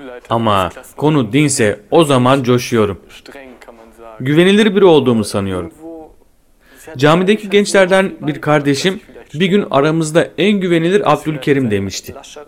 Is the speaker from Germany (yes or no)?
yes; Mettingen, North Rhine-Westphalia, Germany; 1987'de Almanya'nın güneybatısında olan Mettingen'de doğdum. 23 yaşındayım. Mettingen'de Hatschule okulunu bitirdikten sonra ekonomi okulu olan Wirtschaft Gymnasium'a gittim.